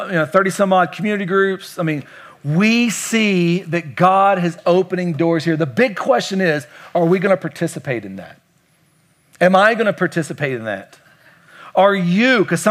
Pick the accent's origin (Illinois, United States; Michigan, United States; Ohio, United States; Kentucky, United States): Kentucky, United States; now in Las Vegas, United States; I'm from Kentucky.